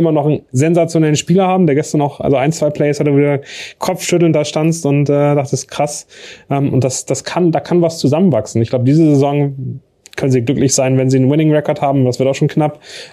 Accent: Hamburg, Germany; als Hamburger

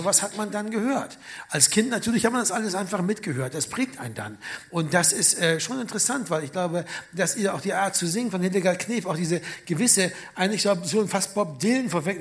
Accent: Bremen, Germany; Aus Bremen-Sebersbrück, aus Bremen-Ost. Also quasi so, da kann man eine tote Katze rüberwerfen von dem, wo ich aufgewachsen bin und dem, wo er aufgewachsen ist.

